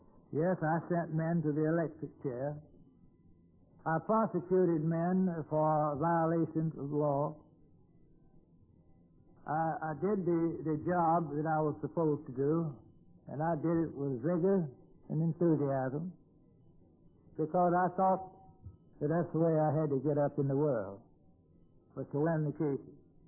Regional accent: Georgia, United States; I was raised over in Middle Georgia, son of a Methodist steward, the old Methodist church.

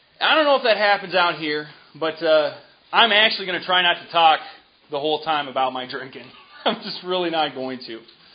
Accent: St. Paul, Minnesota, United States; I am from St. Paul.

